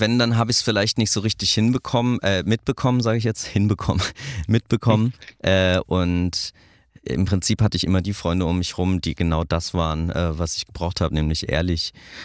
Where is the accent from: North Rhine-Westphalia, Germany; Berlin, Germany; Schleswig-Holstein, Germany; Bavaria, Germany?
Berlin, Germany; Ich bin Berliner Jung, ich bin nie weggegangen, bin immer hier geblieben, komme wirklich aus dieser Stadt.